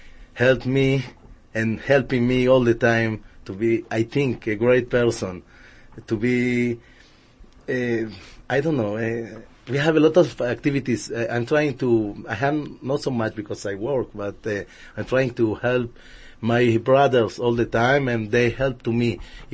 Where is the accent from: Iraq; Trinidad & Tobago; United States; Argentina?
Argentina; now in Israel; I'm from Argentina. Okay. Long story short, okay. We moved to Israel from Argentina in 1997